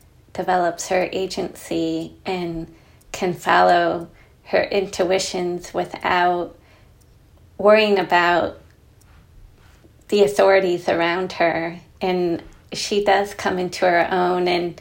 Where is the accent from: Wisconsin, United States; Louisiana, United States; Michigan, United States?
Michigan, United States; Detroit; I'm excited to write about Detroit, you know, being my hometown.